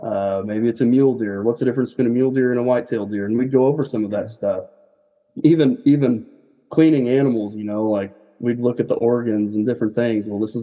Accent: Kansas, United States; I'm originally from Kansas. I'm from between Hays and Great Bend originally. And, some people will call it Central Kansas. Some people call it Western Kansas.

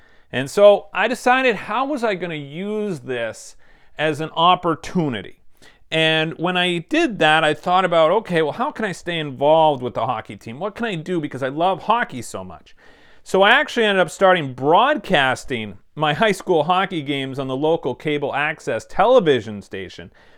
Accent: Massachusetts, United States; I grew up in Massachusetts where I played a lot of sports, from baseball to golf.

